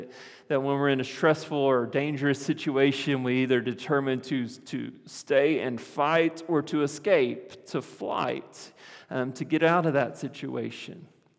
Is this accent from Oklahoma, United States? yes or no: yes; Lawton, Oklahoma, United States; Where I grew up in Lawton, Oklahoma, we grew up using this phrase of, hey, you want to go? Let's go to the refuge.